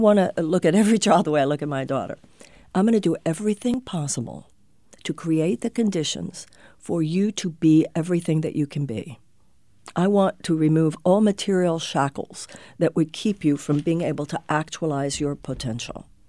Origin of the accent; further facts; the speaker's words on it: Houston, Texas, United States; also born or lived in Los Angeles / New York / Michigan; I was born and raised in Houston, Texas. I have lived most of my adult life in Los Angeles and New York and Michigan.